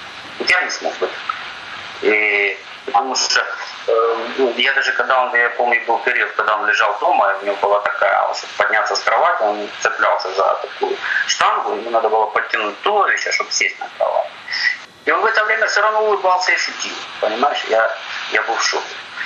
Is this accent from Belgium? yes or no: no; Kharkiv, Kharkiv Oblast, Ukraine; Поэтому я харьковчанин мозгу прости.